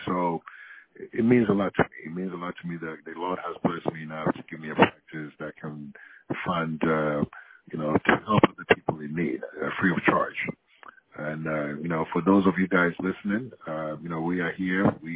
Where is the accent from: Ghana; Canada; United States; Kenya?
Ghana; which was very commonplace growing up in Ghana.